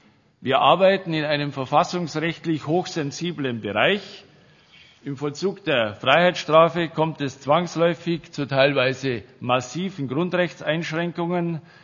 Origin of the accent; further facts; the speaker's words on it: Bavaria, Germany; Wie Sie vielleicht hören können, komme ich aus Bayern